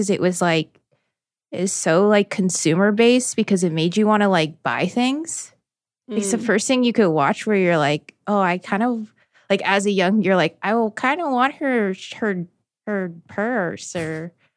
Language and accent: English; San Francisco, California, United States; I'm from San Francisco, born and raised.